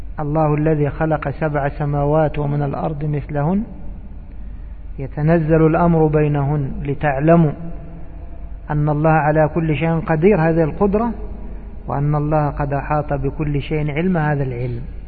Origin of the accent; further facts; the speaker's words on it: Egypt; هذا مشهور عندنا في بلادنا مصر.